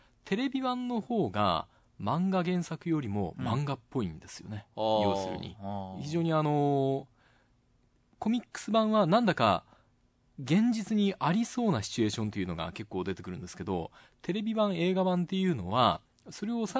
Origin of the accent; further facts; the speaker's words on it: Kyushu, Japan; うん、 その辺はね、あのすごく同じ九州人として楽しいですよね。